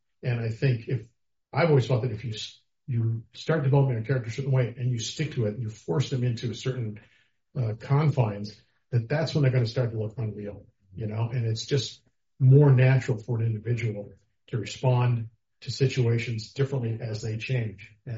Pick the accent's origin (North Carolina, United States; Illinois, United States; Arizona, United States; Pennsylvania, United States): Illinois, United States; Set them in my hometown outside Chicago. And the setting was really important there because that town has changed so much over the years.